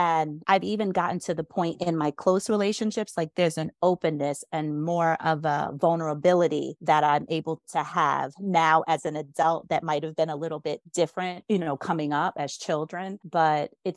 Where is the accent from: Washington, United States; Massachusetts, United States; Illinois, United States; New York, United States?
New York, United States; Queens; also born or lived in Long Island; Now I'll say, between growing up in Queens and growing up in Long Island, diversity looked different.